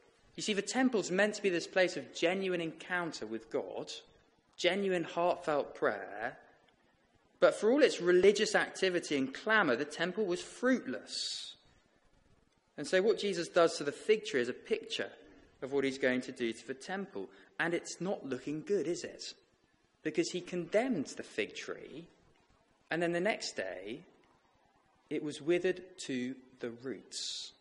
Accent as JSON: {"language": "English", "region": "England", "country": "United Kingdom", "said": "but I am English"}